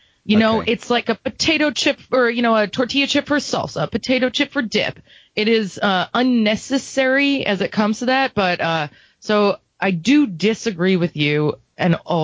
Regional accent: New York, United States; Okay, so in New York, I grew up in New York, and in New York delis, where I started working and operating a slicer at probably an illegal age

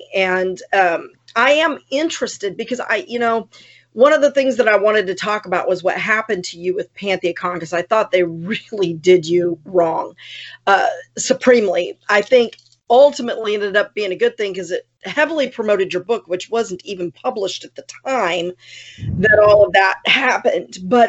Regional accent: San Antonio, Texas, United States; And I grew up in San Antonio, which is considered South Texas.

